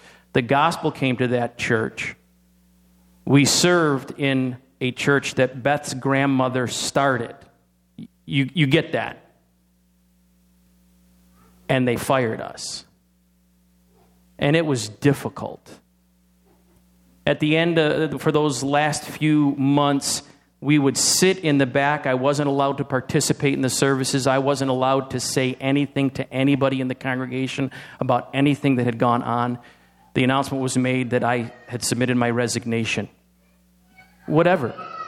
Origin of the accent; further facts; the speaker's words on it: New York, United States; I come from Adirondack country, you know, trees and hills and mountains and, you know, rivers are rivers and all kinds of stuff.